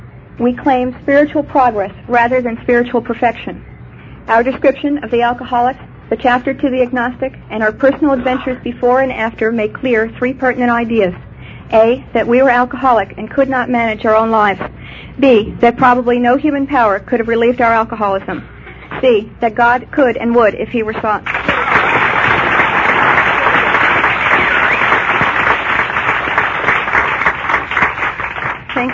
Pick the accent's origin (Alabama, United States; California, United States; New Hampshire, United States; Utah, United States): California, United States; Irvine; I'm from Irvine, California, and my sobriety date is 9/27/77.